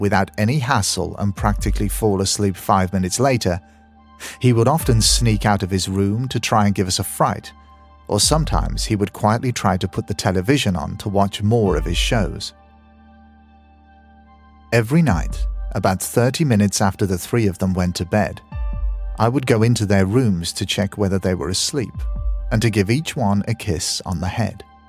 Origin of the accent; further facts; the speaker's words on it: South Africa; now in Grimsby, United Kingdom; I'm South African, but I spend a lot of my time nowadays in Grimsby, northeast Lincolnshire, where my partner is currently living. Hopefully very soon, I will call the UK my home